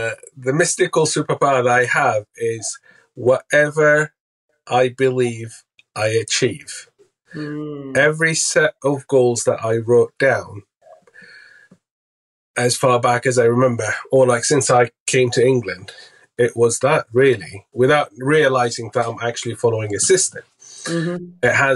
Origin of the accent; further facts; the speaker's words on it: Syria; English is a second language; moved away as an adult; I'm from Syria. I was born in Syria. I lived there till I was 18. So very humble background, highly educated family.